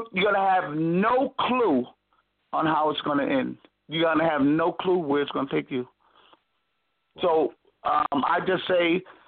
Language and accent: English; Springfield, Massachusetts, United States; I'm out of Springfield, Massachusetts, the birthplace of the Basketball Hall of Fame. Small city, nestled between an hour and 20 minutes from Boston and 2 hours mm-hmm. from New York.